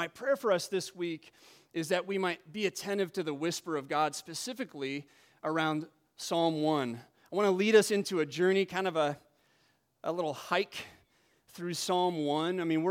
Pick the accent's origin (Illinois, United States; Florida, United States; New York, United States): Illinois, United States; now in Wisconsin, United States; And I'm from Wisconsin now. I grew up in Western Illinois in the Mississippi River Valley, but the last 20 years we lived around Milwaukee